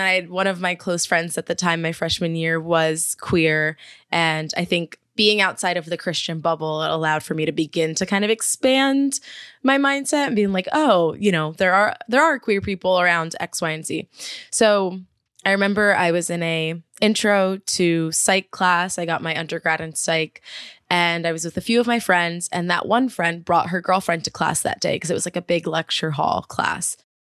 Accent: New Jersey, United States; Oh, I grew up in New Jersey.

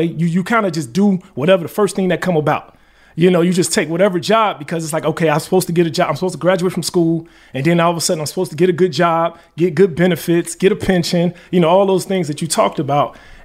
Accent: Chicago, Illinois, United States; I'm from Chicago, born and raised.

